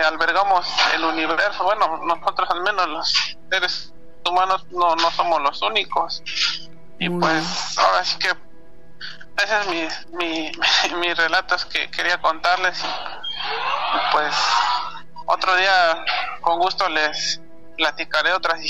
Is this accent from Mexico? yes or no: yes; Puebla, Mexico; porque bueno, yo soy del estado de Puebla.